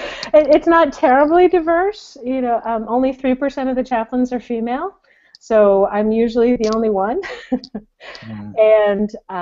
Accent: Bethesda, Maryland, United States; I'm from Bethesda.

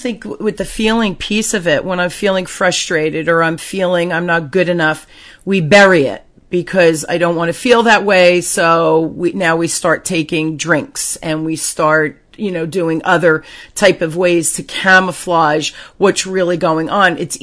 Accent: Newark, New Jersey, United States; I grew up in Newark, which is not a nice neighborhood in New Jersey, and it was during the riots

